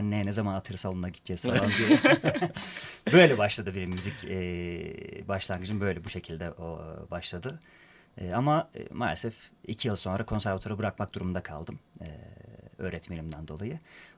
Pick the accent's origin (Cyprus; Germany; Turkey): Turkey; Istanbul; born there; 87 İstanbul doğumluyum.